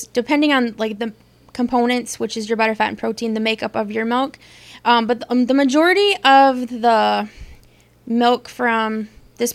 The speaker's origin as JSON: {"language": "English", "town": "Minneota", "region": "Minnesota", "country": "United States", "said": "I hail from Minneota."}